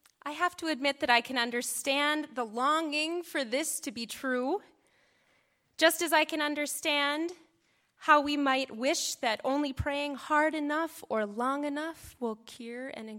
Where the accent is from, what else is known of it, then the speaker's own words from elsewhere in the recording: Garrison, North Dakota, United States; Well, I grew up in Garrison, North Dakota, doing push-ups most of my life.